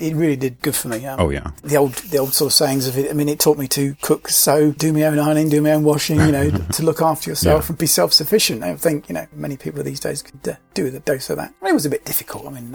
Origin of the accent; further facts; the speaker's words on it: Germany; also born or lived in Bath, United Kingdom; I was born in Bath in the UK. Spent my childhood, though, in West Germany. I went to military boarding school. Spent all that time up until I was about 16 at military boarding school, and then eventually left.